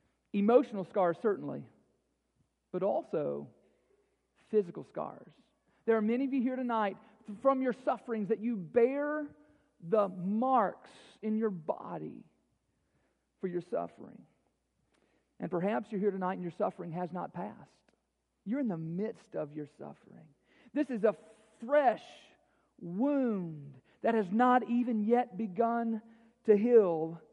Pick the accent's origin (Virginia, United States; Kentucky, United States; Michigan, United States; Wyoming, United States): Kentucky, United States; Bowling Green; I grew up in Bowling Green. I've been here, you know, most of my life